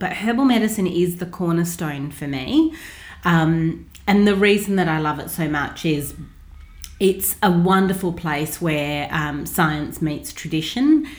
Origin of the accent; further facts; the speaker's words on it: Australia; also born or lived in United States; I am an Australian trained naturopathic clinician, and I've been in practice for 25 years here in Australia, 4 years of which I actually lived and worked in the United States.